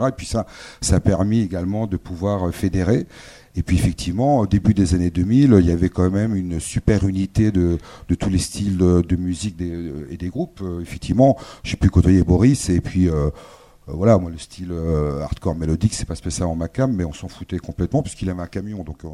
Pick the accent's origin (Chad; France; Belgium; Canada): France; Centre-Val de Loire; now in Orléans, France; quand on arrive à Orléans, qu'on n'est pas d'Orléans, moi je viens du Cher, c'est super dur, c'est hyper hardcore.